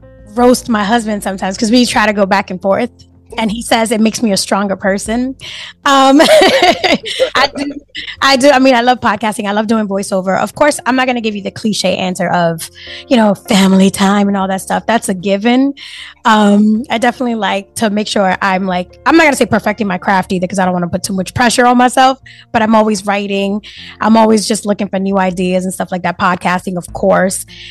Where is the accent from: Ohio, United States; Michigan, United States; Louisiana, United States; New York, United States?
New York, United States; Bronx; So I was born and raised in the Bronx. I'm definitely, you know, New Yorker over here. I live in the Heights now.